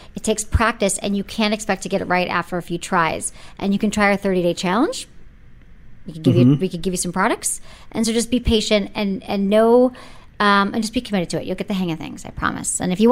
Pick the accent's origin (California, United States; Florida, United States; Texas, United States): California, United States; San Francisco; I came from San Francisco. I'm so PC.